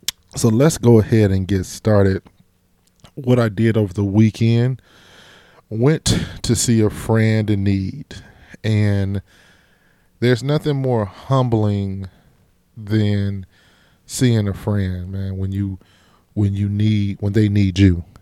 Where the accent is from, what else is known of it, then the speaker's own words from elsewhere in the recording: Ohio, United States; So I am from Ohio, so Ohio doesn't have a team.